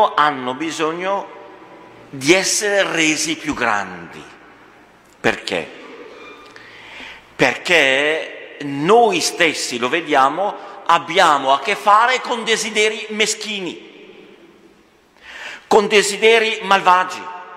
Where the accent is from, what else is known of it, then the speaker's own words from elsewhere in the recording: Cremona, Lombardy, Italy; sono di Cremona.